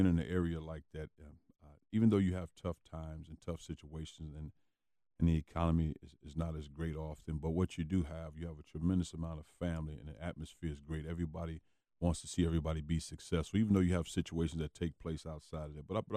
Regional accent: East St. Louis, Illinois, United States; I grew up in East St. Louis, and when you're a young kid and living there, you don't realize that it's tough because that's your home environment

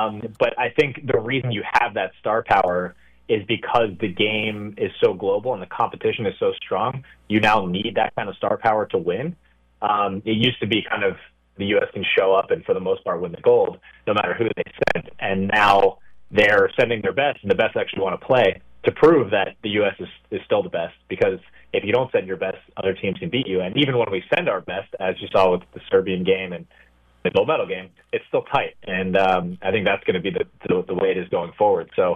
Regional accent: United States; And so as an American, I'm like, man, are they really not going to win gold?

